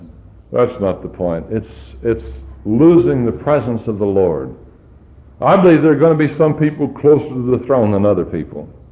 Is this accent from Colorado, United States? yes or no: yes; Colorado, United States; When I was a boy, I was raised in Colorado. That was my home.